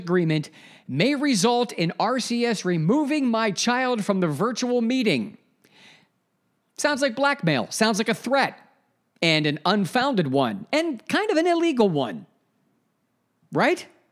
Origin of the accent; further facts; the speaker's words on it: Ohio, United States; The training was conducted at Goodyear's corporate offices in Akron, Ohio, my home state.